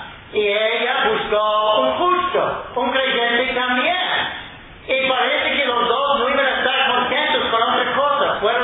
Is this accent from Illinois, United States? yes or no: no; Ohio, United States; yo soy de Ohio, mi esposo de California, y nos conocimos en Carolina del Sur, donde ni uno ni el otro había jamás vivido.